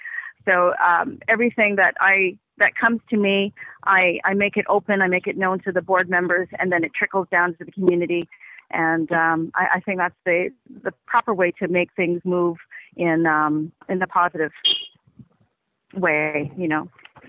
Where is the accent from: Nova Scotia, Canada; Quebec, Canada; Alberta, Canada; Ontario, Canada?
Quebec, Canada; Montreal; I grew up in Montreal, so I speak French, and I also learned Spanish in university and taught Spanish actually in Jamaica.